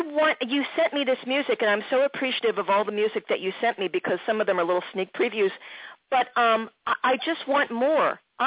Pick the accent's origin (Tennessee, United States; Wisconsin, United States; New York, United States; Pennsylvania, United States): Pennsylvania, United States; Jenkintown; I was brought up in Jenkintown, PA, and you're a Philadelphia guy